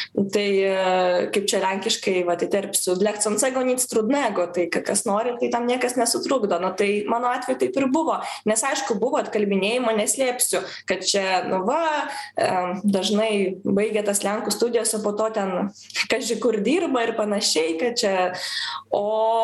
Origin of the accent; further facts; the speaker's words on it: Vilnius, Vilnius County, Lithuania; aš ir nenoriu slėpti, kad aš iš Vilniaus ir nenoriu maskuoti. Aš tai didžiuojuosi